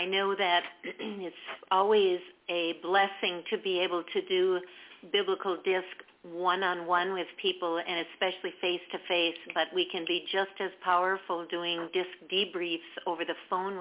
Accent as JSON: {"language": "English", "town": "Minneapolis", "region": "Minnesota", "country": "United States", "tie": "born or raised there", "said": "She lives in my hometown, Minneapolis, with her husband, Ray."}